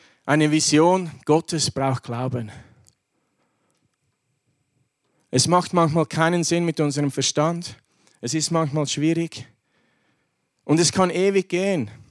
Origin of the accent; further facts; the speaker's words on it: Switzerland; moved away; ich komme aus der Schweiz. Ihr wisst, wie die Schweiz ist.